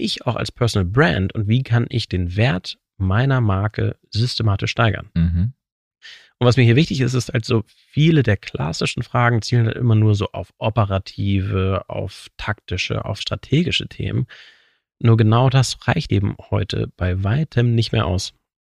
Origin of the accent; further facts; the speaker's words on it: Hamburg, Germany; Ich bin selber geborener Hamburger, ich bin hier aufgewachsen